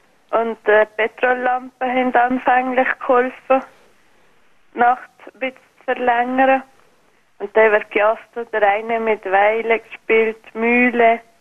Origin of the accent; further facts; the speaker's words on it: Valais, Switzerland; Ja, aufgewachsen bin ich in Nagaren und die Weide war im Asp. Das ist oberhalb vom Dorf.